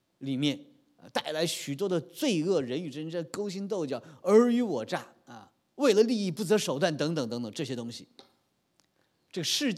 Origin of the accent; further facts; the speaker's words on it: China; 我们中国人有一句老话呀，说这个同锈同锈，有这个词吧？